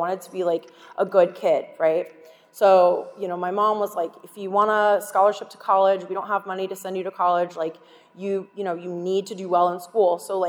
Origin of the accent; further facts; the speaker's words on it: Tampa, Florida, United States; I grew up here in Tampa. My parents were married for 40 plus years.